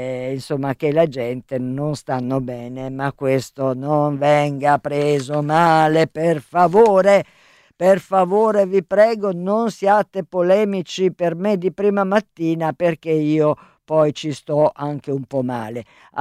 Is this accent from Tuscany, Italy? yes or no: no; Campania, Italy; first language Neapolitan; ho tentato goffamente di imitare il siciliano che non è la mia lingua madre come il napoletano, mettiamolo così, quindi mi viene sicuramente meno bene.